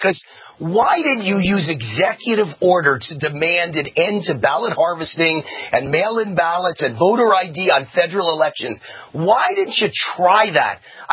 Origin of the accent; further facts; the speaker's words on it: New York, United States; I'm from New York. You're from New York.